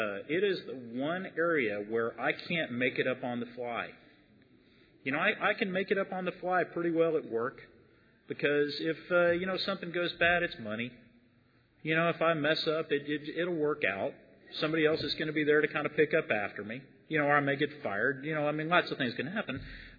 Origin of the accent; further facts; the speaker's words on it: Dallas, Texas, United States; I'm from Dallas, Texas. From the Chicago group in Dallas, Texas.